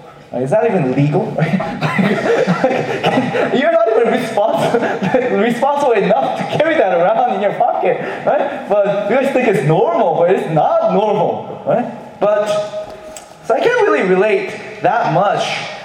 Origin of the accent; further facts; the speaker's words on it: Texas, United States; And I'm from Texas, so I don't really understand why the rent is so expensive here.